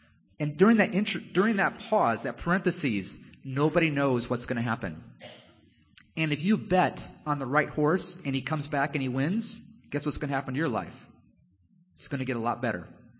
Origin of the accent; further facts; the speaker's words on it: United States; I read the Bible for the Western lens of being an American